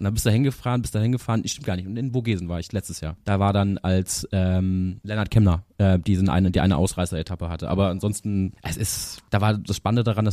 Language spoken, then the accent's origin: German; Freiburg im Breisgau, Baden-Württemberg, Germany; ich bin aufgewachsen ja in Freiburg im Breisgau